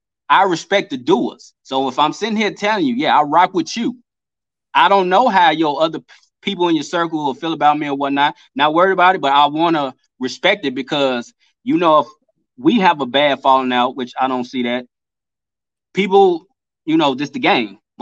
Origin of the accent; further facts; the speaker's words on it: Chicago, Illinois, United States; If you come to Chicago, where I'm from